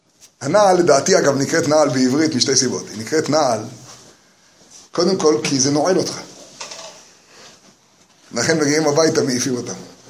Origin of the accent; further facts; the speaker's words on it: Jerusalem, Jerusalem District, Israel; אני גדלתי, השם יעזור, ברחביה. נכון